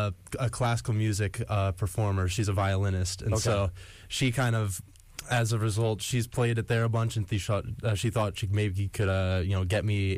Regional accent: New Paltz, New York, United States; I'm from New Paltz, New York.

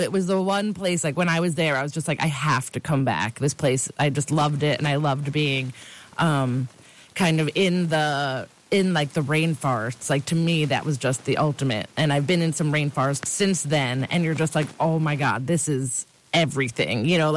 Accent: Vermont, United States; born there; I was like, I was born in Vermont, and that's where I'm destined to be.

